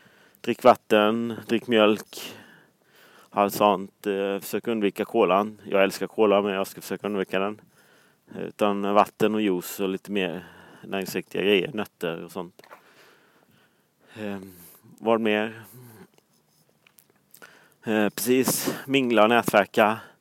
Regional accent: Sweden; Men jag är ju svensk så jag gör inte det.

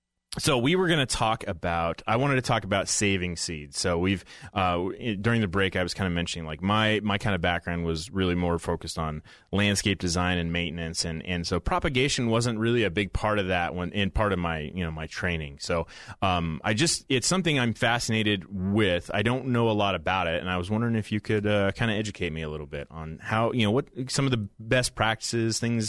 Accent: Portland, United States; I'm from Portland. I don't know anything about where I live.

